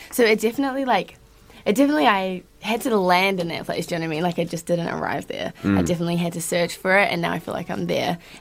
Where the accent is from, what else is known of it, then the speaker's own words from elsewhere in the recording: Nelson, Tasman, New Zealand; Yeah, so we're all from Nelson.